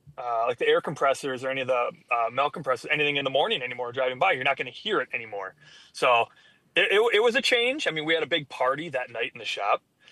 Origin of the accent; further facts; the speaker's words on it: Wisconsin, United States; He was from Illinois, we're from Wisconsin.